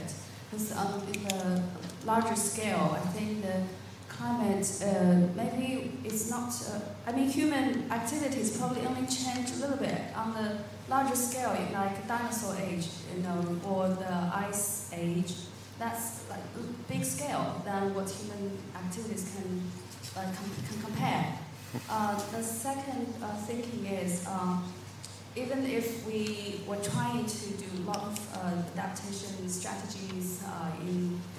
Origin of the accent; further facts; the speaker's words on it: China; English is a second language; I'm from China